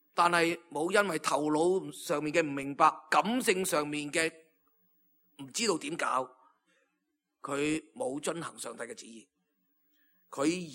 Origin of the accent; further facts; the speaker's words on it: China; 好像我们中国人有时为一些东西命名都有个意思